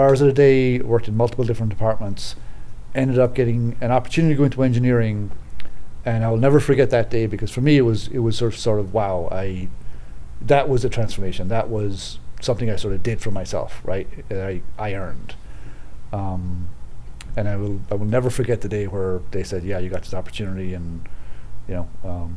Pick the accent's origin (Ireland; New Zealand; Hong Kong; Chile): Ireland; moved away as an adult; now in Chicago, United States; I wasn't born in Louisiana or the Midwest or upstate New York. I came from Ireland in late 1994, October of 94, and came over into Chicago.